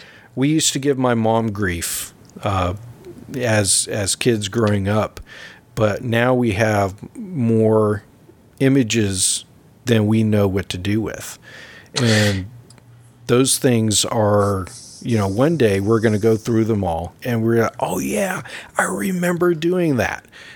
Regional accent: West Coast, United States; growing up on the West Coast, you know, Lake Tahoe, the mountains, the redwoods. I took for granted, you know, because I live there.

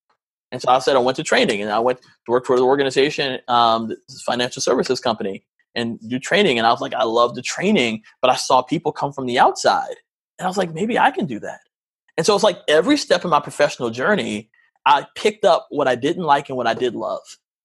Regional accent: Michigan, United States; We grew up in Michigan, and, my mom's family was all in Baltimore.

